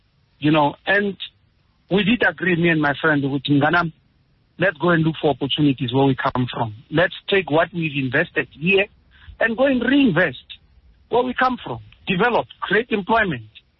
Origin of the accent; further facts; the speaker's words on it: Kimberley, Northern Cape, South Africa; now in Johannesburg, South Africa; I'm originally from Kimberley.